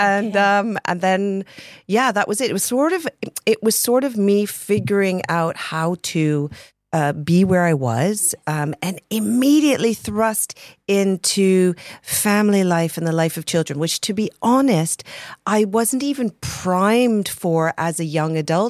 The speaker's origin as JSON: {"language": "English", "town": "Toronto", "region": "Ontario", "country": "Canada", "moved": "as an adult", "said": "Originally, I am from Toronto, Canada, and I moved here about 17 years ago."}